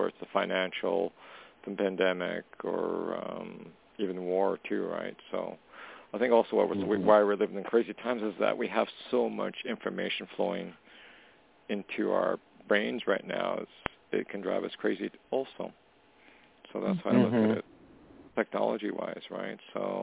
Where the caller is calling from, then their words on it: Canada; calling from Canada.